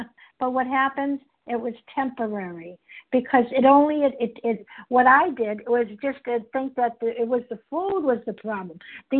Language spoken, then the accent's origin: English; Boston, Massachusetts, United States; I'm from Boston.